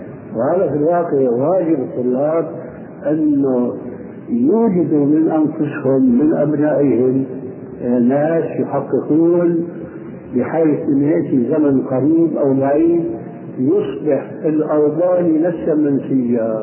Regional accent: Levant, Syria; لكن كما يقول عندنا في الشام الحكي بين بعضنا الآن

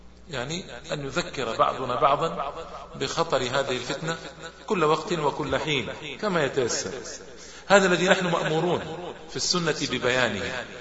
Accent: Hejaz, Saudi Arabia; خاصة عندنا بالحجاز

